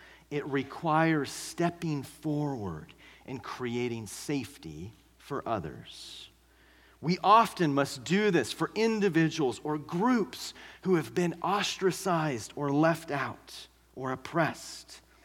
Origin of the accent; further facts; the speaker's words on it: Reno, Nevada, United States; I was at a candlelight vigil earlier this year to honor the unhoused neighbors in my hometown of Reno who passed away on the streets.